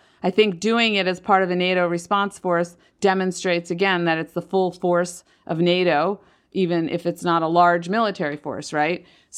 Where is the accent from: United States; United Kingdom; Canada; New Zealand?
United States; born there; first language Hungarian; English is a second language; I was born in the States. My first language was actually Hungarian. I went back and visited my grandparents in Hungary.